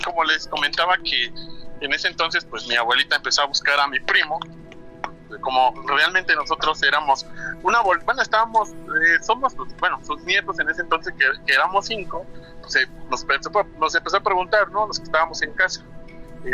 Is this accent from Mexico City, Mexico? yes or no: no; Veracruz, Mexico; yo soy de Veracruz, pues vengo de casi por la región de Poza Rica, Papantla.